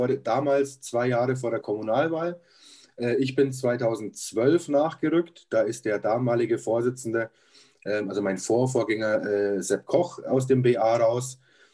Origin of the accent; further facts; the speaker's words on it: Fürth, Bavaria, Germany; born there; now in Munich, Germany; bin ich kein gebürtiger Münchner. Ich bin im schönen Franken in Fürth geboren.